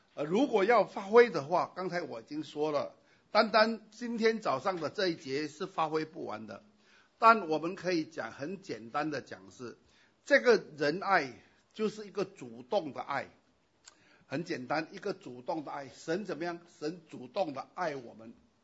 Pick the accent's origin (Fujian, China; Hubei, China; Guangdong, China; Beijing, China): Fujian, China; 那么我是闽南人，我在闽南的教会，闽南的教会把爱呢都读成疼疼